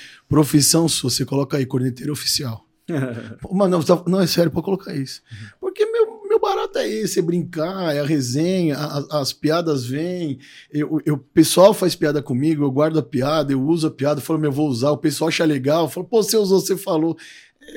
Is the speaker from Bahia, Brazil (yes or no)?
no; São Paulo, Brazil; born there; now in Indaiatuba, Brazil; Eu não sou nascido em Indaiatuba, eu sou nascido em São Paulo.